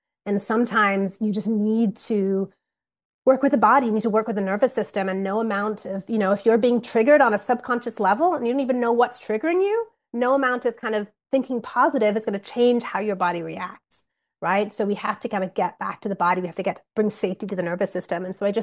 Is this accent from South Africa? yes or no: no; England, United Kingdom; my love of kind of cross country really traced back to the roots of growing up in England and galloping across the field.